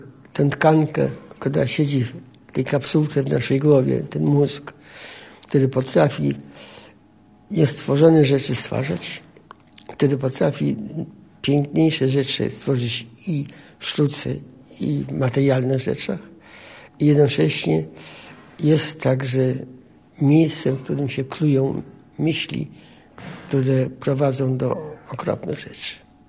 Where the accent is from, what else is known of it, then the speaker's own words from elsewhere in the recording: Łódź, Łódź Voivodeship, Poland; Mam sentyment do Lodzi jako miejsca mojego urodzenia. A jak przyjeżdżam, to mam uczucie ciepła.